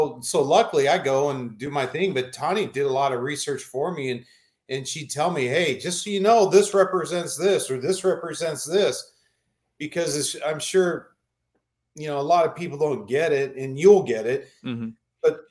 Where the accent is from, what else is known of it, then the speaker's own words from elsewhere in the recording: Phoenix, Arizona, United States; I grew up in Phoenix, and Tawny and I, we both grew up in the West Valley. We went to rival high schools